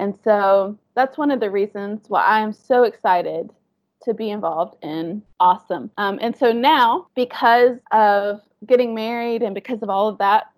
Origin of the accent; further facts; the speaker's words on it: Georgia, United States; I don't know if you can tell it from my accent, but I am from Georgia. And I've actually been transplanted up north because I got married 7 months ago. But before that, I've lived in, I don't even know how many countries anymore, in South Asia